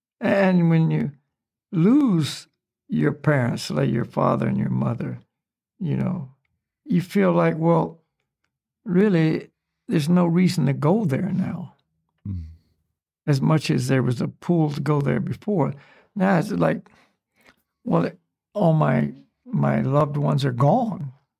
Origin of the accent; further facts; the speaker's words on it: Hillsborough, North Carolina, United States; Well, I'm from the United States. But where? Well, I was North Carolina. That's where I was born and raised. But where? Okay. And then you give the city, Hillsborough